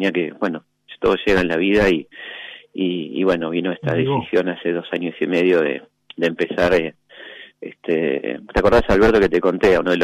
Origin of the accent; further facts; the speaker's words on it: Mercedes, Buenos Aires Province, Argentina; born there; mi mamá y papá eran encargados de la sucursal de Sadaic en Mercedes, donde yo nací.